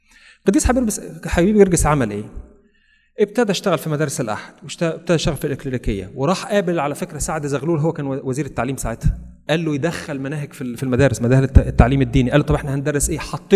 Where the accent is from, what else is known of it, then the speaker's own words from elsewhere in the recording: Kafr El Sheikh Governorate, Egypt; انا فاكر كان زمان عندنا في كفر الشيخ